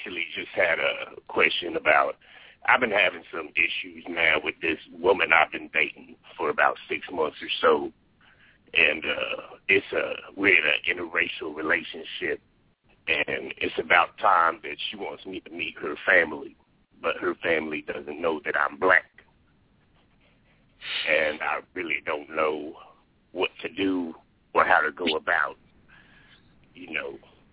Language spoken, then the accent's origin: English; Indianapolis, Indiana, United States; I'm from Indianapolis.